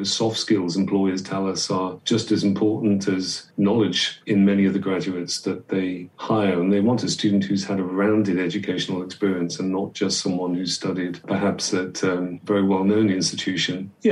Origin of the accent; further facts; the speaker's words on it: Coventry, West Midlands, United Kingdom; It's in my hometown in Coventry. I was born the same year that the University of Warwick was founded.